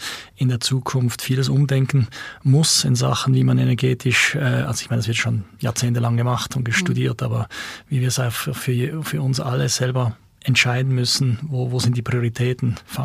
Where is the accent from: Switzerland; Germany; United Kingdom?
Switzerland; Basel, Basel-Stadt; Wir sind ja alle stolz als Basler